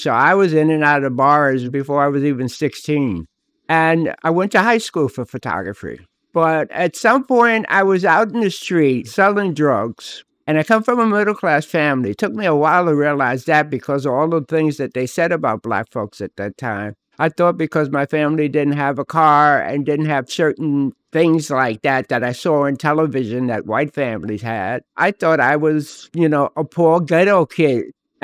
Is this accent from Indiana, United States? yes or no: no; Harlem, New York, United States; I am an educator, photographer. I'm a Harlem child. I was born in Harlem Hospital, and I spent, 26 years before I left Harlem?